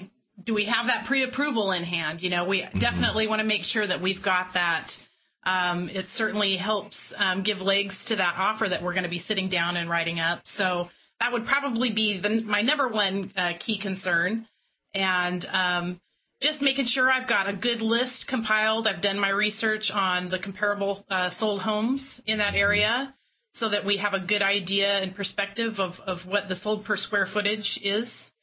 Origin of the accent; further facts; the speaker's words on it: Wenatchee, Washington, United States; we grew up in Wenatchee, and so when I lived there, I worked in the title and escrow industry for about 10 years.